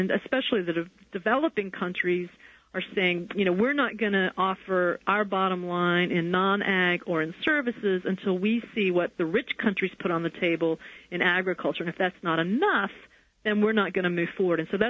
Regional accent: Texas, United States; as I said, I'm from Texas, so I sort of know cotton farming in Texas better than I know what the situation is today in Mississippi.

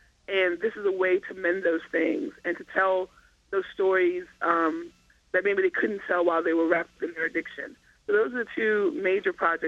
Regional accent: Kingston, Jamaica; I'm originally from Jamaica, Kingston, Jamaica.

